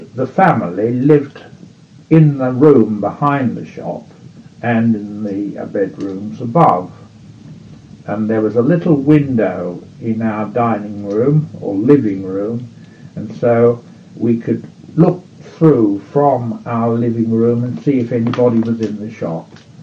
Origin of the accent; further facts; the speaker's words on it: Wickham, South East England, United Kingdom; Yes, I was born in Wickham in 1910.